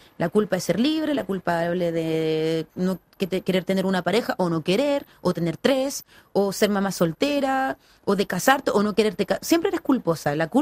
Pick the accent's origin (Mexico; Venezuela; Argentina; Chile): Chile; que soy muy chilena para hablar